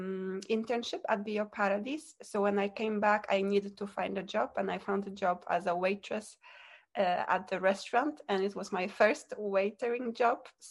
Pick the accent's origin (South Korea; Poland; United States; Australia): Poland; now in Iceland; I'm from Poland.